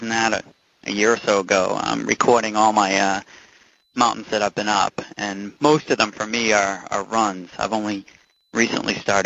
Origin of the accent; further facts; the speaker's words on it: Billerica, Massachusetts, United States; now in Bradford, United States; Well, I'm from Billerica.